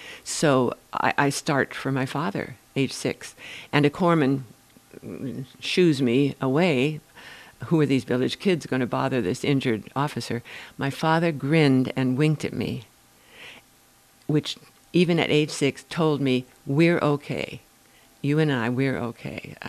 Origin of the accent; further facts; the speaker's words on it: Seward, Alaska, United States; I'm from around these parts. I was born in Seward on January 22nd, 1937, if anybody wants to send me a birthday card. Born in Seward